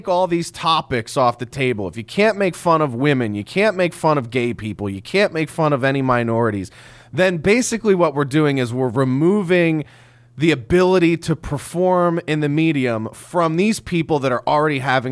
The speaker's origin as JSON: {"language": "English", "town": "Philadelphia", "region": "Pennsylvania", "country": "United States", "tie": "born or raised there", "said": "I grew up in Philadelphia."}